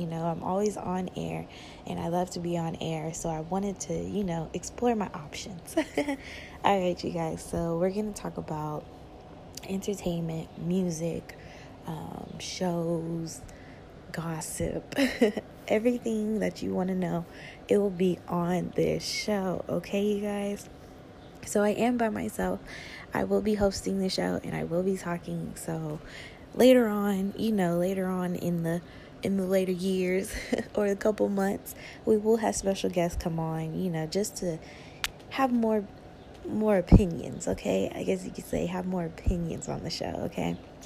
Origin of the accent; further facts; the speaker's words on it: Texas, United States; now in Washington, United States; Coming down here from Texas, you know, a Texas baby. So, you know, I came down here from Texas in DC now, and it's a totally culture shock, you guys.